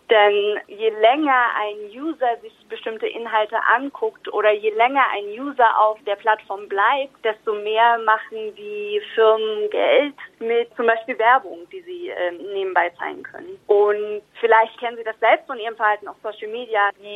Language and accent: German; Germany; wir sind damit aufgewachsen in Deutschland.